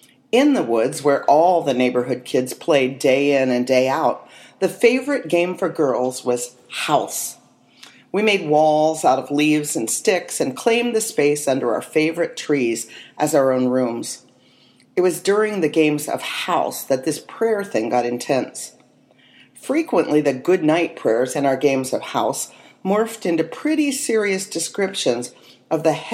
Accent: West Virginia, United States; In my Unitarian household, as I was growing up in West Virginia, the word prayer was not uttered

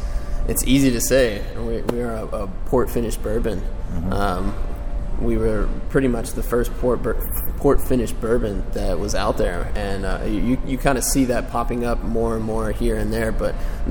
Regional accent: Texas, United States; now in New York, United States; I was born and raised in Texas.

